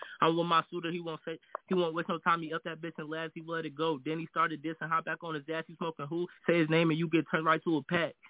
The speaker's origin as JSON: {"language": "English", "town": "Minneapolis", "region": "Minnesota", "country": "United States", "said": "I'm from Minneapolis, Minnesota, 18 years old."}